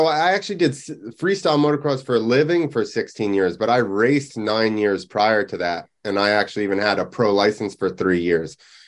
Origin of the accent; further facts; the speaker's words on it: New Jersey, United States; born there; Yep, I was born in New Jersey.